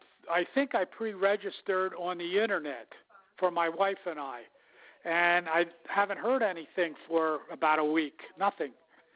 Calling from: Gulf Shores, Alabama, United States; I'm calling from Gulf Shores, Alabama. That's where I live.

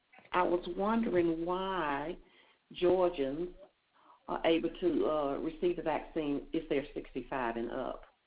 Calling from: Alabama, United States; Ma'am, I'm calling from Tallapoosa County.

